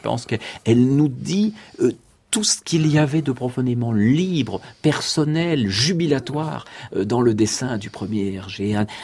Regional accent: France; je l'évoquerai en tant que Français, nourri à la bande dessinée française et belge

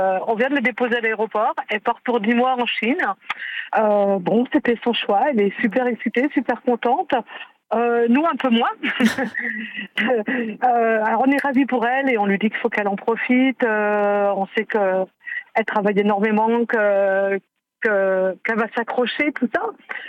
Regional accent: Rennes, Brittany, France; On est de Rennes, et on vient de déposer notre fille à l'aéroport de Charles de Gaulle

